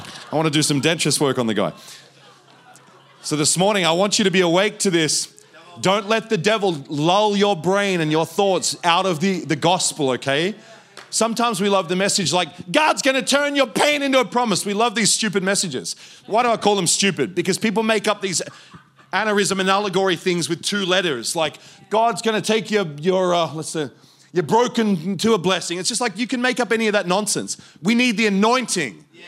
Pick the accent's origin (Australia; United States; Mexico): Australia; Geelong, Victoria; also born or lived in Melbourne; But even in my own hometown, Melbourne, where I come from, I grew up in Geelong.